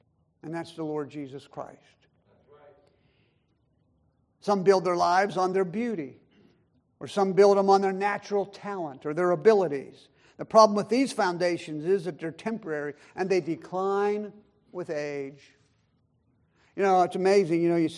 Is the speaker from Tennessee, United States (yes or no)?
no; Pittsburgh, Pennsylvania, United States; I grew up in the Pittsburgh area, and I was told this since I was a kid.